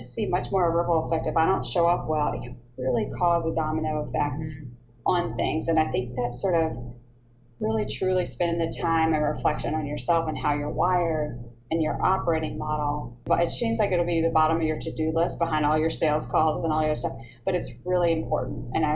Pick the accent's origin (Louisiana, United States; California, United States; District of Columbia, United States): Louisiana, United States; Baton Rouge; Oh, and I'm also from Baton Rouge, so Louisiana.